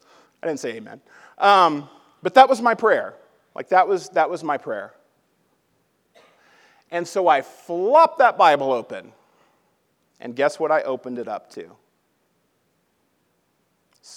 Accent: Little Rock, Arkansas, United States; I ended up getting a job at the Little Rock Dragway in Arkansas, my hometown.

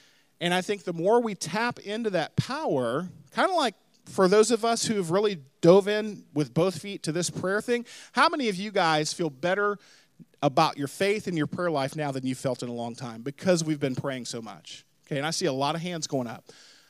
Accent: the South, United States; Now, I grew up in the South, and I grew up with mom and dad that were Christians

